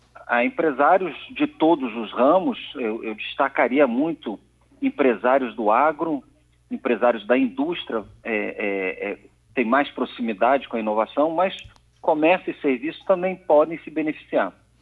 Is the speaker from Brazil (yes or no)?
yes; Rio de Janeiro, Brazil; born there; now in Florianópolis, Brazil; Eu sou carioca, né? De nascimento.